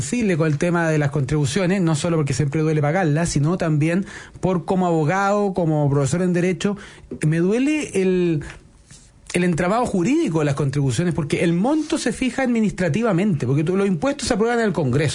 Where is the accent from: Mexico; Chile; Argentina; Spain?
Chile; San Bernardo, Santiago Metropolitan Region; Yo soy de San Bernardo, el Bosque